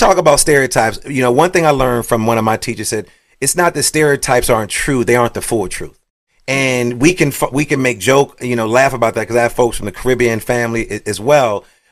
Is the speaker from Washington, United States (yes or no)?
no; Chicago, Illinois, United States; You know, when I was a kid growing up in Chicago back then, you know, we had what we call penny candy.